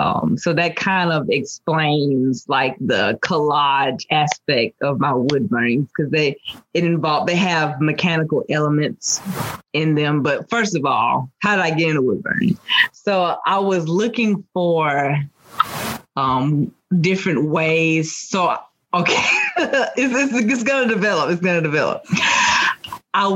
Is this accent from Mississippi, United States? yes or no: yes; Soso, Mississippi, United States; So I grew up in a small town called Soso, Mississippi. And I know a lot of people have not heard of it